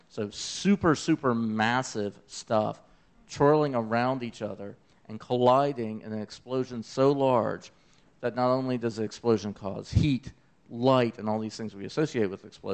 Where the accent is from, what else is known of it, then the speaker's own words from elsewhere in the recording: Memphis, Tennessee, United States; accent: southern; My southern accent ain't that strong, y'all. I'm from Memphis, Tennessee. We don't barbecue no briskets. We're pork.